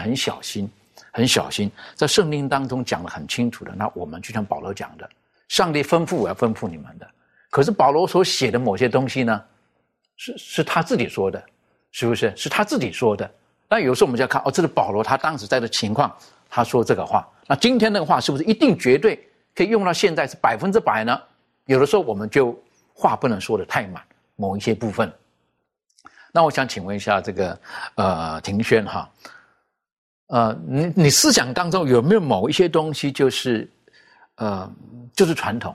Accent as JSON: {"language": "Chinese", "country": "China", "said": "我们中国人就有一个习惯"}